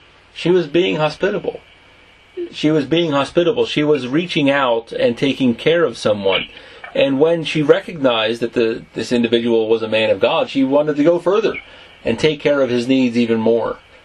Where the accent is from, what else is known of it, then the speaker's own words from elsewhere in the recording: United States; Like, so as an American, people were hospitable to us when they knew we were visiting the country. You could hear my accent and you could tell, oh yeah, they're not from here.